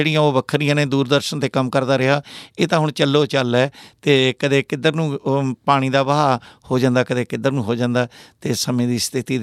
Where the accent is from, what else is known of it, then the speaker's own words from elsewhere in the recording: Badi, Punjab, India; ਬੜੀ ਮੇਰਾ ਪਿੰਡ ਹੈ ਸੰਗਰੂਰ ਜ਼ਿਲ੍ਹੇ 'ਚ